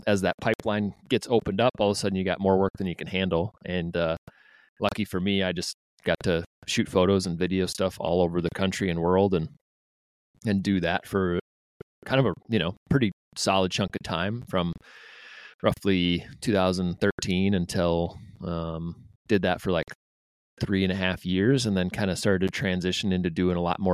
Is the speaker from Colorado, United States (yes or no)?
no; South Dakota, United States; Yeah, no, I grew up in the Dakotas, grew up in South Dakota, and then chose to go to North Dakota State University based on proximity to good duck hunting.